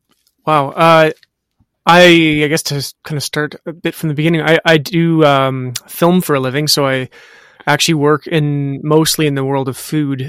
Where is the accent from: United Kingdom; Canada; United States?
Canada; Western Canada; So I'm from Western Canada. I'm in Edmonton.